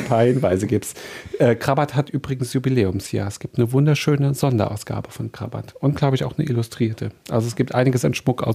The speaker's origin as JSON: {"language": "German", "town": "Trier", "region": "Rhineland-Palatinate", "country": "Germany", "accent": "Trier", "said": "ich habe ein trierisches Wort, das ich, wann immer ich außerhalb von Trier bin und Leute sich anfangen, über meinen Akzent so ein bisschen lustig zu machen"}